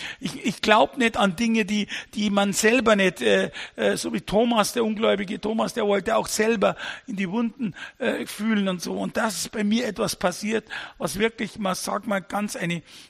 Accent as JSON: {"language": "German", "region": "Bavaria", "country": "Germany", "tie": "born or raised there", "said": "Also wenn man bei uns in Bayern aufwächst und ist katholisch, so wie ich das bin"}